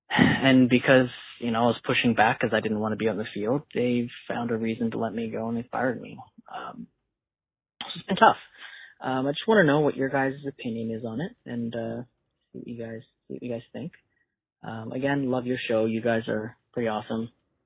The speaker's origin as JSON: {"language": "English", "town": "Toronto", "region": "Ontario", "country": "Canada", "said": "I'm from Toronto, so it feels way colder in Toronto than it does up there."}